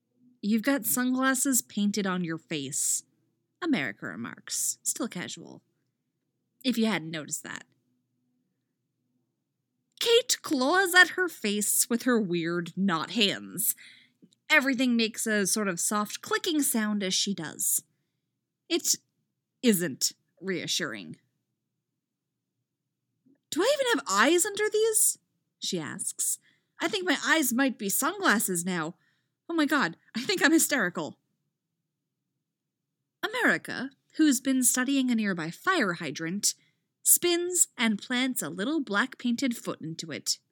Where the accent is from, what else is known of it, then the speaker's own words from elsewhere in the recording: England, United Kingdom; Also, I'm British, and I've never figured out the Legos thing, so sorry.